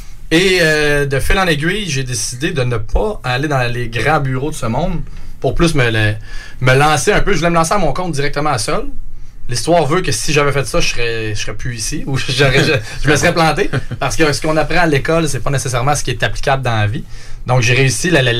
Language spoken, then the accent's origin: French; Quebec, Canada; Je viens de l'Estrie.